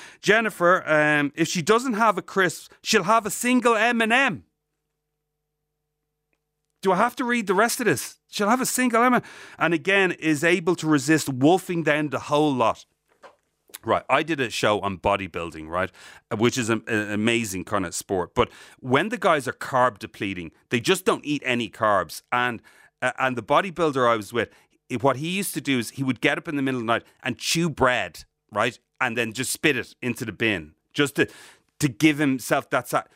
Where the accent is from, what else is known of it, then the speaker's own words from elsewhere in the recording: Ireland; Like, we're Irish people, right? So we have an affiliation to potatoes that no one will ever understand.